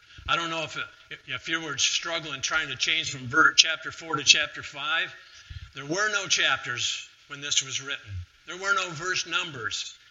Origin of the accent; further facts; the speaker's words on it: the South, United States; Good morning, y'all. I'm from the South.